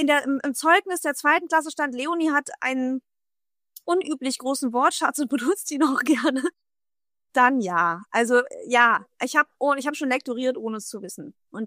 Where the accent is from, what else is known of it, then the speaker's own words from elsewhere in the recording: Berlin, Germany; accent: Berlin; Nee, ich habe da 9 Jahre gewohnt. Aber ich habe den Berliner Dialekt schon früher.